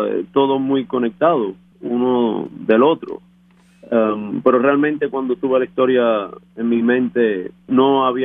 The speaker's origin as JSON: {"language": "Spanish", "country": "Cuba", "tie": "born or raised there", "said": "yo crecí en Cuba escuchando mucha historia del campo cubano."}